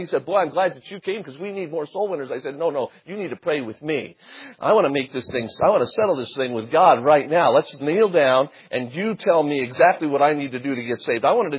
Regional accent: Las Vegas, Nevada, United States; I was born and raised in Las Vegas.

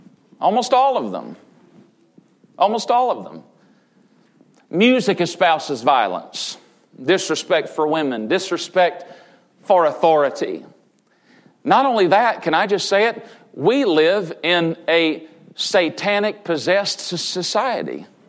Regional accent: Tennessee, United States; Did I say that right? I'm from Tennessee. I sometimes mess things up. All deference to Southerners here this morning.

